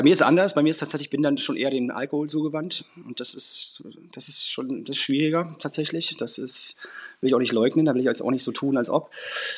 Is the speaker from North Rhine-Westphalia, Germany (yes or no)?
no; Berlin, Germany; ich bin auf dem Hof groß geworden bei mir in Mitte, Berlin